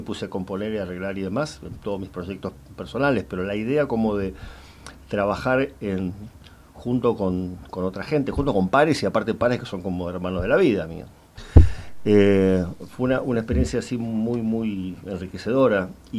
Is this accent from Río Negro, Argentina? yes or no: no; Buenos Aires, Argentina; Yo soy de Flores, Caballito, digamos.